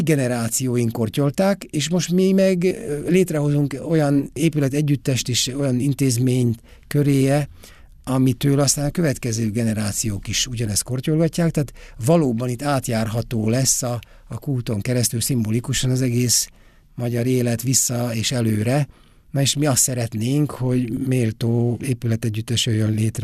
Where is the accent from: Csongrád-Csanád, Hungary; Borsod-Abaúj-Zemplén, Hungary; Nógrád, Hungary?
Nógrád, Hungary; Érsekvadkert; accent: Palóc; Én Palóc vagyok, Érsekvadkertről származom, a szüleim most is ott élnek, meg az egész családom, öcsém családja